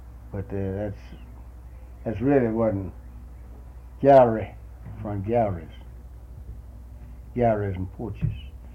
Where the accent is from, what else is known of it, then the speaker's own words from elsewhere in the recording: Benoit, Mississippi, United States; born there; I was born at Benoit. I was born on Egypt Ridge, 1 mile south of the town of Benoit on the Grapeland Road in the old original … house, log house. It was a log house.